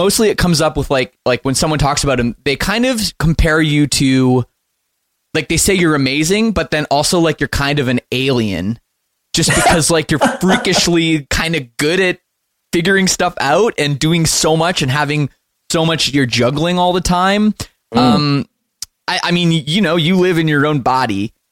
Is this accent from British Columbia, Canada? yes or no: no; Oakville, Ontario, Canada; growing up a punk rock kid in, you know, the west side of Toronto in Oakville